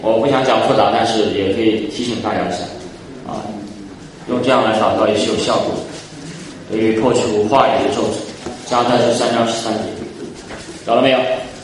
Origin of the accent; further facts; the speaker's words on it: Henan, China; accent: Henan dialect; 我们河南话说你将来要饭找不到棍儿